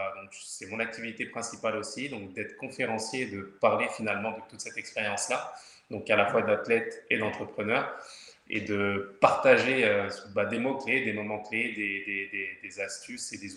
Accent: France; moi, je suis français d'origine, donc on a vu ce qui se passait en France

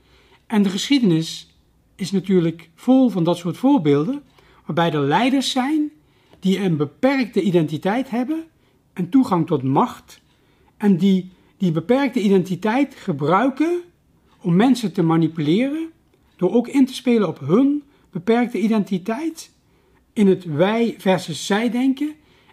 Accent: Amersfoort, Utrecht, Netherlands; ik ben een Amersfoorter, ik ben een Nederlander, een Europeaan

